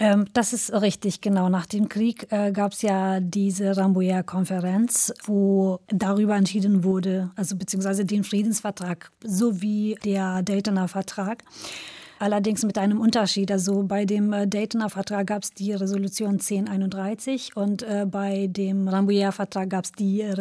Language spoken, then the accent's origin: German; Mitrovica, Mitrovica District, Kosovo; in dem Norden des Kosovos zum Beispiel, ich komme aus einer Stadt, aus Mitrovica. Diese Stadt befindet sich in dem Norden.